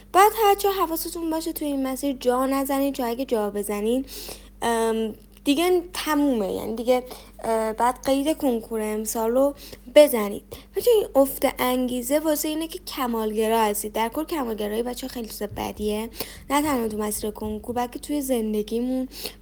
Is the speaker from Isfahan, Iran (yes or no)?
yes; Isfahan, Iran; حالا برفرض چون خودم اصفهانیم، همیشه روی جاده اصفهان تا مشهد مثال میزنم